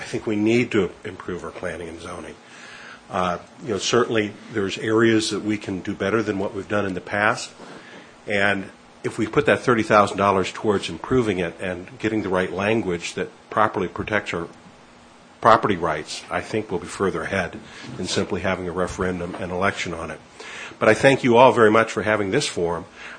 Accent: Branson, Missouri, United States; I'm from Branson, Missouri.

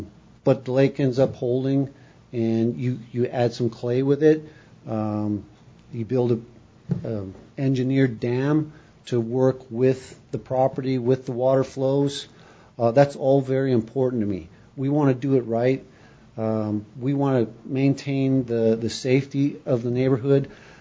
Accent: Canada; now in United States; I'm from Canada. I live in the U.S.

